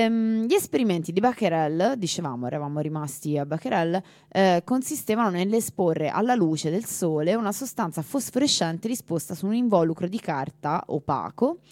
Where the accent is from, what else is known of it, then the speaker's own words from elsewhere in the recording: Florence, Tuscany, Italy; da fiorentina mi sento punta e colta nel vivo